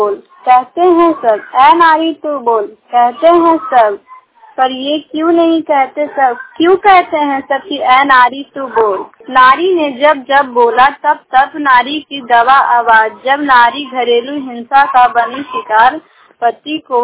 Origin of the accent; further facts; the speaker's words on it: Bihar, India; मैं चंडी प्रखंड से हूँ, जिला ललनंदा।